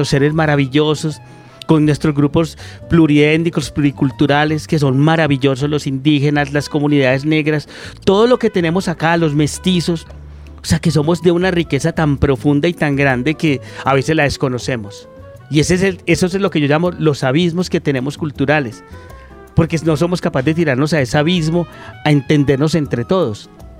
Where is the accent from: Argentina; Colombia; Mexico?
Colombia; Medellín, Antioquia; born there; Yo estaba en la ciudad de Medellín, yo nací en Medellín, pues yo era medellinense normal